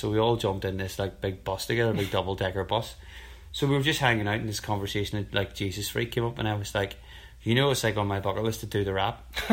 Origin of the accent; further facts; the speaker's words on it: Belfast, Northern Ireland, United Kingdom; No, I'm from Belfast, Northern Ireland.